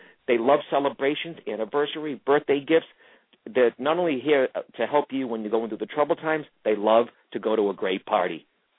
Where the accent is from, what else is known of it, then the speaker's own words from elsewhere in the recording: Boston, Massachusetts, United States; But, you know, I am an Irish-Italian Catholic raised in Massachusetts, okay, Boston.